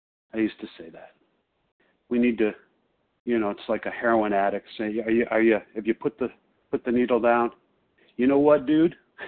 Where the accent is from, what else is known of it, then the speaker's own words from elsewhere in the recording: Chicago, Illinois, United States; As Melanie said, I'm from Chicago.